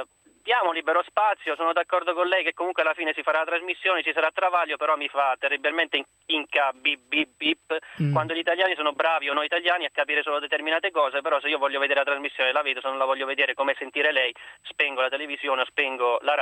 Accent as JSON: {"language": "Italian", "region": "Abruzzo", "country": "Italy", "lives_now": "Ferrara, Italy", "said": "io sono abruzzese anche se sono a Ferrara"}